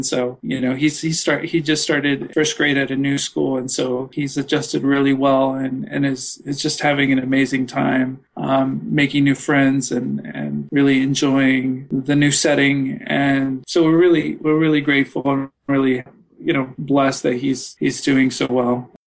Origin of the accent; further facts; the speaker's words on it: Austin, Texas, United States; I'm originally from Austin, where I live and work at the Texas Association Against Sexual Assault as the men's engagement specialist.